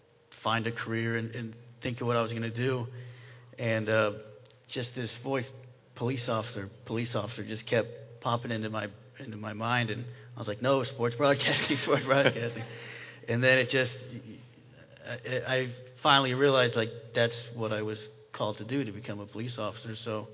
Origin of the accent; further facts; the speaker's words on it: Massachusetts, United States; I'm from Massachusetts, so I applied up there, and luckily I was hired.